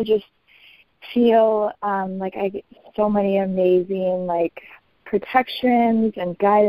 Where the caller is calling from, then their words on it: Wisconsin, United States; I'm calling from Wisconsin, from across Wisconsin.